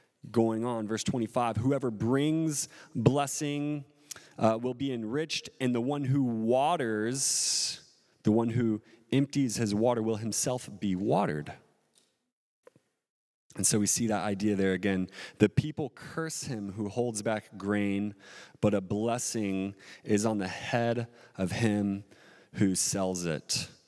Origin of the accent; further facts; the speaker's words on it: Kentucky, United States; So I'm from Kentucky.